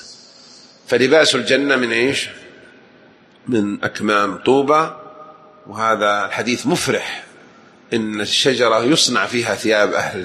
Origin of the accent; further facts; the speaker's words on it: Jeddah, Makkah Province, Saudi Arabia; يعني كل عندنا بجدة 20 مسجد إن شاء الله يكون لنا كلمات في مختلف مناطق جدة